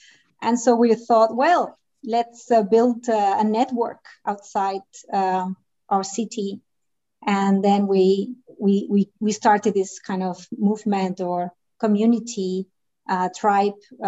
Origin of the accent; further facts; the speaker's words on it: Balearic Islands, Spain; moved away; also born or lived in United Kingdom / Germany / Denmark / Sweden; I was born in a beautiful island in the Mediterranean, but I thought sun is not enough for me. And then I'm from Mallorca, and I moved to the UK. I lived in Germany, Denmark, and back in Sweden.